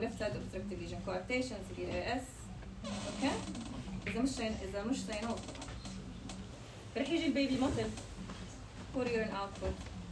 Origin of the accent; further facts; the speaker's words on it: Jordan; احنا عندنا بالاردن ما بنعمل له عمليات